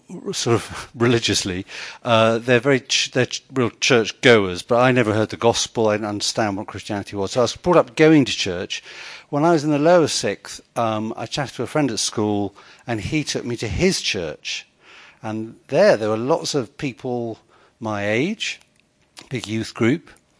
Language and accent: English; Guildford, South East England, United Kingdom; also born or lived in Southampton; I grew up in Southampton and then Guildford.